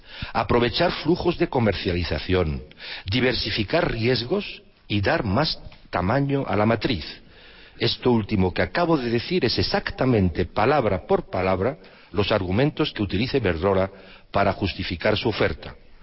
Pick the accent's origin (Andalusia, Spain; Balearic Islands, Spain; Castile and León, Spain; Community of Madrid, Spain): Community of Madrid, Spain; Vallecas; born there; estáis muy cerquita del lugar donde yo nací, puesto que nací en Vallecas, un poquito más al sur de donde estás